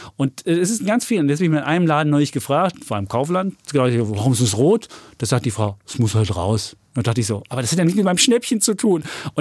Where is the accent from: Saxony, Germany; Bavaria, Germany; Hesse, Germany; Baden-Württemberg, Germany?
Saxony, Germany; Leipzig; ich bin als Leipziger.